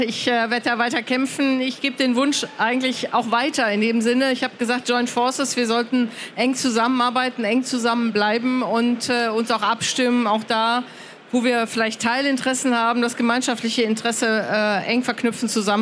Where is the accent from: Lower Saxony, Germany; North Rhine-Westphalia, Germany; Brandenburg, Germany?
North Rhine-Westphalia, Germany; born there; da ich im besten Sinne Nordrhein-Westfalen bin, in Westfalen geboren und im Rheinland assimiliert, bin ich stur und fröhlich.